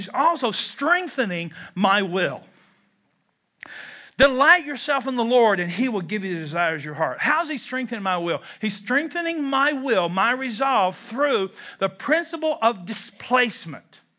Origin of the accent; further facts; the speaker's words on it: Kentucky, United States; I'm from Kentucky where there is a spiritual gift.